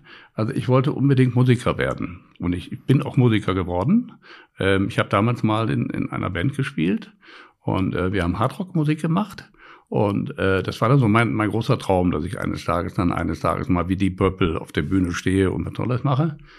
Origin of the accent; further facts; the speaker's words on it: Duisburg, North Rhine-Westphalia, Germany; ich bin ja in Duisburg zur Schule gegangen.